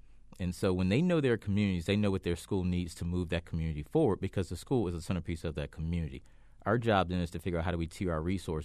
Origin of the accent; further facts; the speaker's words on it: Richmond, Virginia, United States; Richmond, Virginia.